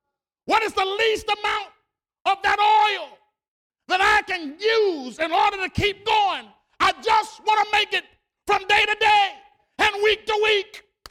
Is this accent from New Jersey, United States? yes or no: no; Washington, District of Columbia, United States; I'm from Washington, D.C. And so when you go to the gas station, they're behind bulletproof windows.